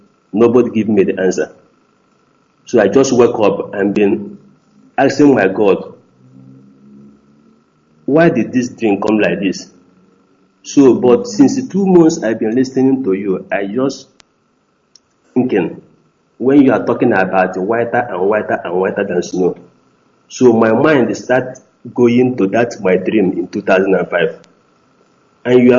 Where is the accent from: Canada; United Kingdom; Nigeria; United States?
Nigeria; Okija, Anambra; now in Malaysia; Yeah, I'm from Anambra State, from Okija.